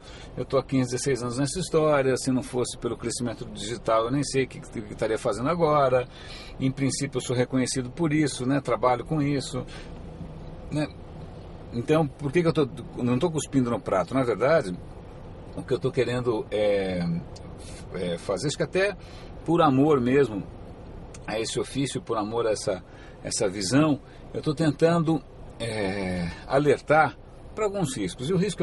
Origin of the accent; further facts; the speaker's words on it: São Paulo, Brazil; eu tenho bastante carinho pela região central da cidade, que é onde eu nasci e onde eu cresci. Quando eu nasci, meus pais moravam na Nestor Pestana, no Centrão. Depois foram morar na Avenida São Luís, do lado do Copan, do lado do Edifício Itália.